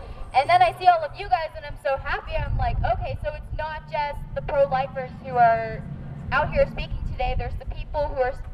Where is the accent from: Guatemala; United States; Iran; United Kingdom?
United States; Pittsburgh, Pennsylvania; now in Los Angeles, United States; I'm from Pittsburgh, Pennsylvania. I currently live in LA.